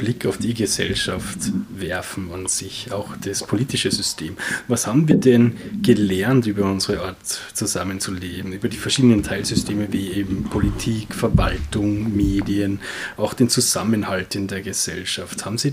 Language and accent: German; Austria; als wir als Österreicher das sind?